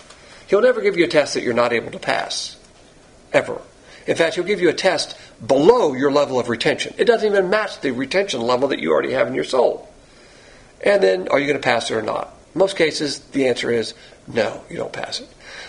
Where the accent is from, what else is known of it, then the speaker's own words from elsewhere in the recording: the South, United States; Just like me, I'm a Southerner. I love Southerners.